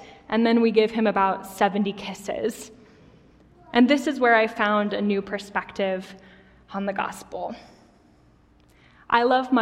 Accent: North Dakota, United States; I grew up in North Dakota, where I attended a camp my whole childhood.

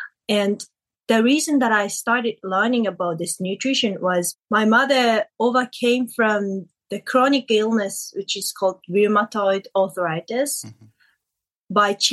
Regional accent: Tokyo, Japan; I grew up in Tokyo

